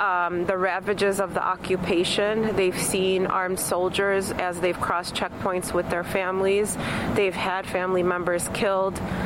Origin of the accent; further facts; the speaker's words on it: Bridgeview, Illinois, United States; I'm from Little Palestine in Oakland in Bridgeview, Illinois.